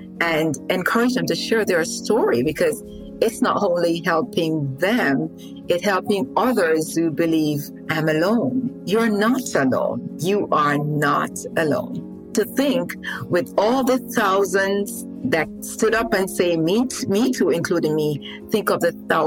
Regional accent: Jamaica; I grew up in Jamaica

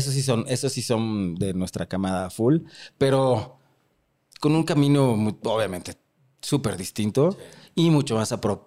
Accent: Mexico City, Mexico; soy más chilango que me.

